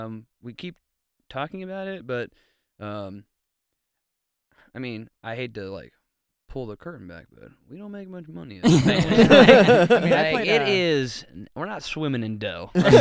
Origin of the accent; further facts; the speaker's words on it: Virginia, United States; also born or lived in Washington, D.C.; We grew up in Virginia and D.C., and we lived here our entire lives mostly.